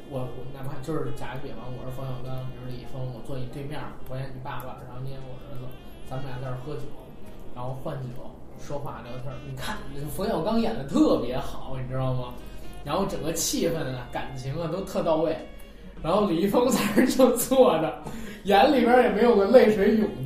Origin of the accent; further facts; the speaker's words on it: Beijing, China; 我作为一个北京人啊，从小长在胡同里，老炮的儿子